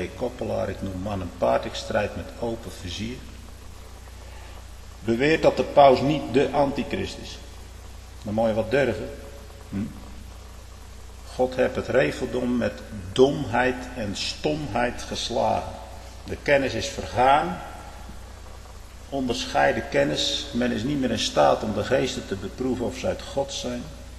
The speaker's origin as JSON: {"language": "Dutch", "country": "Netherlands", "said": "Wij als Hollanders zouden zeggen, ruim op die boel."}